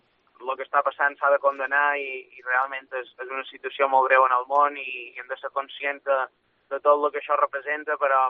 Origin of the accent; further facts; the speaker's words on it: Balearic Islands, Spain; perquè jo com a mallorquí, com a tenista